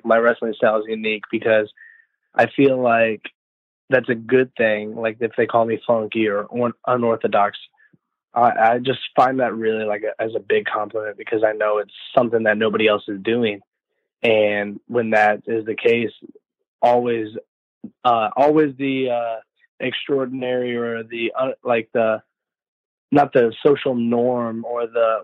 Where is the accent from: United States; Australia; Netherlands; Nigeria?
United States; Columbia; Everybody was there because I'm from Columbia.